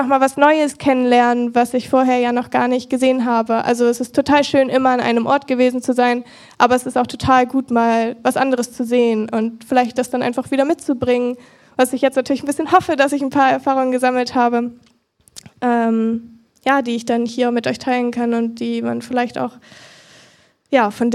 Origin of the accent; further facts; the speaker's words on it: Nuremberg, Bavaria, Germany; born there; moved away; ich bin in Nürnberg geboren, bin dann hergezogen und seitdem bin ich, glaube ich, immer hier.